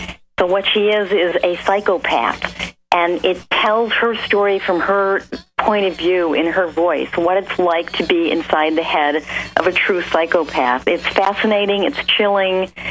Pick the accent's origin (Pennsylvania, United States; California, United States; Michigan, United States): Michigan, United States; Detroit; yeah, I grew up in Detroit.